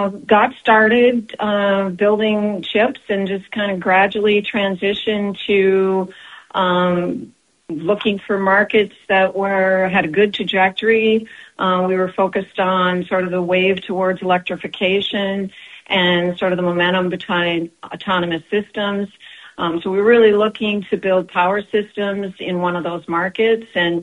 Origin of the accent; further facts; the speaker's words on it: Hanna, North Dakota, United States; I grew up in Hanna, North Dakota, and as a farm kid, the radio was always on.